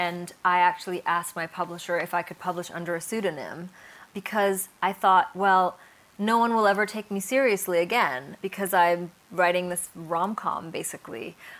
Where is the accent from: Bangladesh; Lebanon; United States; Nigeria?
Bangladesh; You know, I'm from Bangladesh, but I didn't grow up there. My Bangla's not very good.